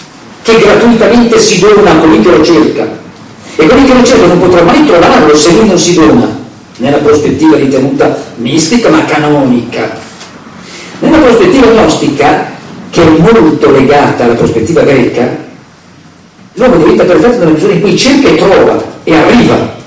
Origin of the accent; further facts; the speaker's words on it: Milan, Lombardy, Italy; Io vengo da Milano